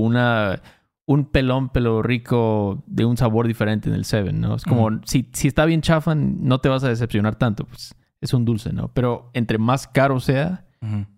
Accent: Veracruz, Mexico; Cuando éramos morros en Veracruz.

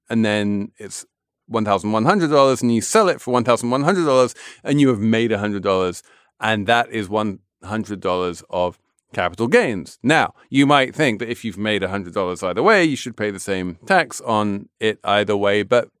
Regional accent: England, United Kingdom; So I am an Englishman of a certain age.

